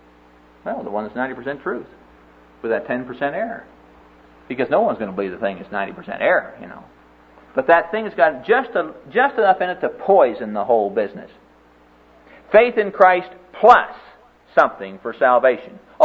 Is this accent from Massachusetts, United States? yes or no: no; Neola, Iowa, United States